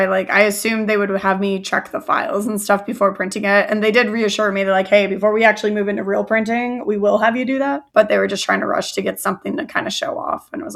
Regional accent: Flagstaff, Arizona, United States; I am not. I'm from Flagstaff, Arizona, but like close-ish to Utah.

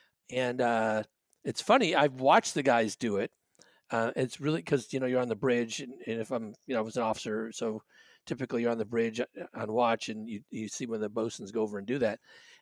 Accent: Hawaii, United States; When I was a kid growing up in Hawaii, man, New Year's Eve was a huge deal.

